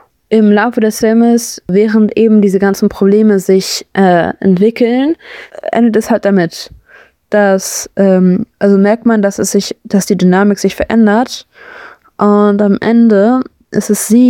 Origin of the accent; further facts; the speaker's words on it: Hamburg, Germany; ich persönlich bin ja aus Hamburg